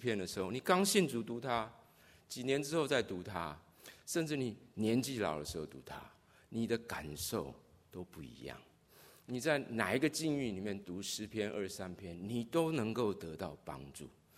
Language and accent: Chinese; New York, United States; 我从纽约来的。